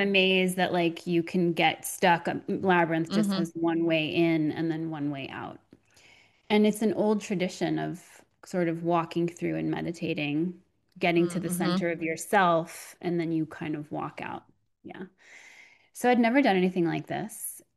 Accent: New York, United States; I don't know if it was just being a New Yorker that I just knew about it.

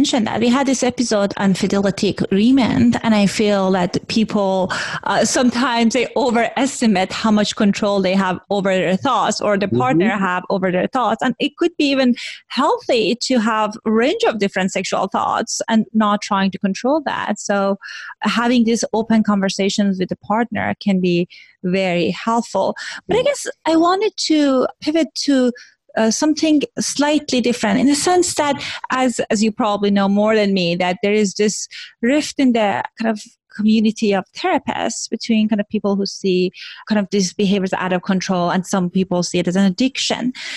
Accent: Iran; I'm Iranian and I grew up in Iran.

